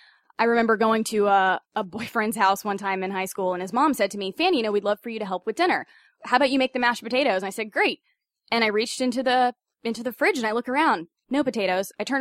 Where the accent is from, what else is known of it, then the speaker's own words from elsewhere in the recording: Raleigh, North Carolina, United States; I'm from Raleigh, of course, but every summer we used to go to Wrightsville Beach